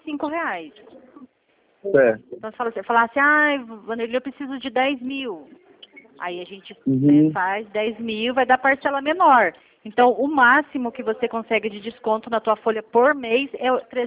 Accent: Curitiba, Paraná, Brazil; Não, eu sou de Curitiba, Paraná.

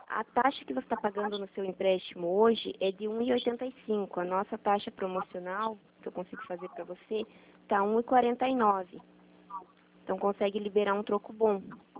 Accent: Guarapuava, Paraná, Brazil; Sim, sou de Guarapuava

